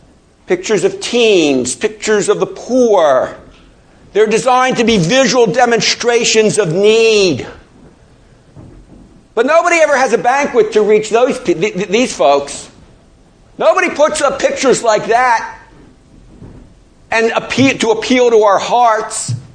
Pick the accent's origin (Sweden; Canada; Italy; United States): United States; Baltimore, Maryland; My hometown is Baltimore, Maryland, and in Baltimore, there are countless Christian fundraising events.